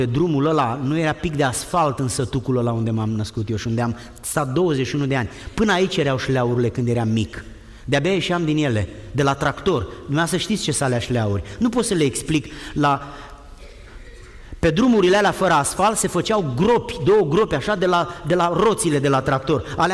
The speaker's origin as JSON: {"language": "Romanian", "country": "Romania", "tie": "born or raised there", "said": "Cine mi-a dat mie o șansă din satul meu? Care părinte se uita la mine și ar fi spus, omul acesta va ajunge și el în viață ceva? Nimeni n-ar fi, n-avea nimeni nicio justificare să spună asta despre mine. Mă duc înapoi în România"}